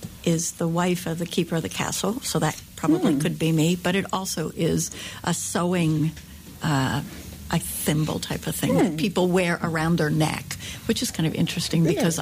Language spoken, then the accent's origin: English; Pennsylvania, United States; I grew up in Pennsylvania, although my family moved around and till I was eight to a lot of different, I think I moved like six or seven times, then finished in Pennsylvania outside of Philadelphia.